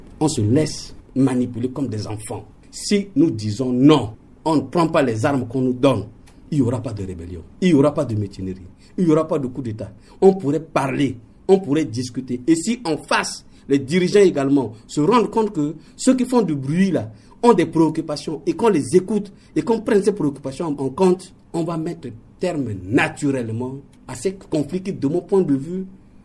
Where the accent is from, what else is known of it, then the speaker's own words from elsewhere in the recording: Central African Republic; Vous savez, je parle cette fois-ci en tant que centrafricain.